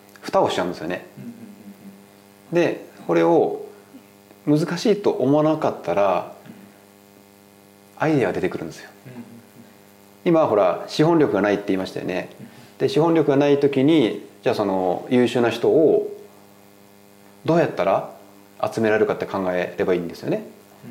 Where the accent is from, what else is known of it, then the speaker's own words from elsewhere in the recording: Fukuoka, Japan; now in Tokyo, Japan; 僕自身が東京に上京して福岡とのなんかこう環境のギャップを感じてね